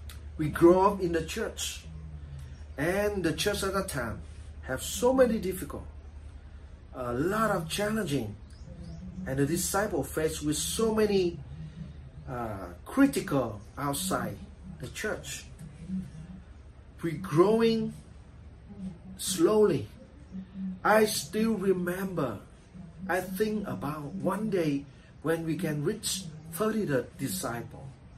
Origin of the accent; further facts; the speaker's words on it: Hanoi, Vietnam; English is a second language; When we see my hometown in Hanoi to have the disciple. So in the New Year holidays, whenever we take the trip to our hometown, I still look at the people over there.